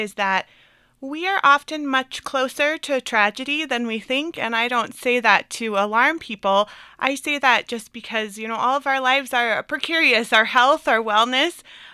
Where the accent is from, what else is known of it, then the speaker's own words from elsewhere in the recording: Boulder, Colorado, United States; So I was raised in Boulder, Colorado